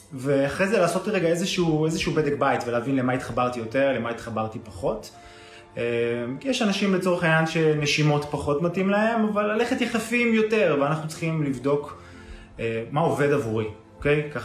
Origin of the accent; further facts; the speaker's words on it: Tel Aviv, Tel Aviv District, Israel; אני מתל אביב, משדר לכם פה מהקליניקה שלי